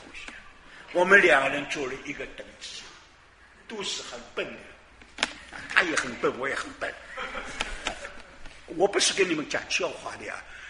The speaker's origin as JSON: {"language": "Chinese", "country": "Taiwan", "moved": "as an adult", "lives_now": "United States", "said": "特别是我们从台湾来的那个留学考试，那个真是快乐啊！"}